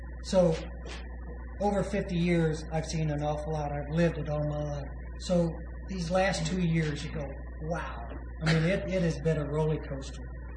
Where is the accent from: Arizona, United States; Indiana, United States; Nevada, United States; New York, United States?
Indiana, United States; Bedford; also born or lived in Saginaw, Michigan; I grew up in Bedford, Indiana. And my father and almost every father worked at the General Motors plant. Went to Saginaw, Michigan, and started my career for General Motors up there